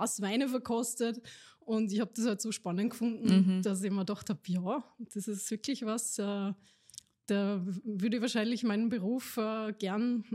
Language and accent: German; Upper Austria, Austria; moved away as an adult; now in Vienna, Austria; also ich bin Oberösterreicherin aus dem Innviertel, bin eher mit ziemlich saurem weißen Spritzer sozialisiert.